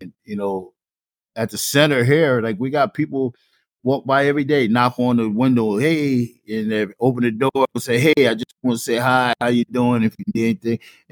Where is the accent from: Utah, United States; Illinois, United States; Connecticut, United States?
Connecticut, United States; New Haven; Normally, I would have went back and talked about growing up in New Haven and how this happened and how that happened